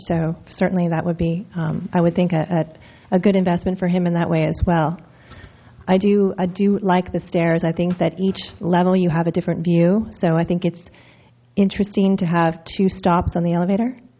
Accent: Pennsylvania, United States; born there; You know, I was born in Pennsylvania, and the city of Pittsburgh has inclines

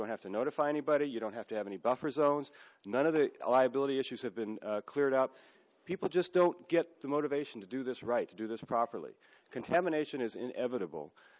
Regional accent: Atascadero, California, United States; I'm from Atascadero.

